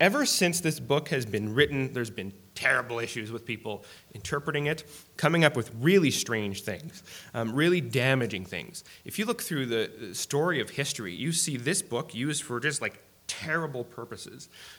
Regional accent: Timmins, Ontario, Canada; I'm from Timmins, and I don't really care much for introductions that much.

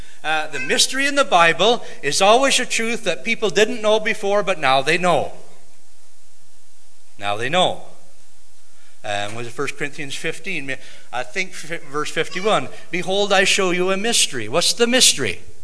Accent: Canada; I'm a Christian living in Canada, yes, and I'm Canadian by nationality

